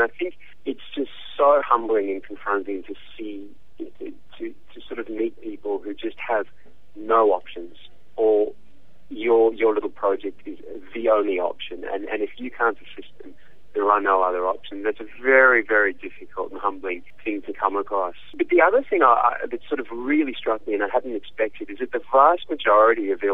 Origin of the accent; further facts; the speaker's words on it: South Africa; moved away as an adult; also born or lived in Australia; I grew up in South Africa, and then I trained in medicine in Australia.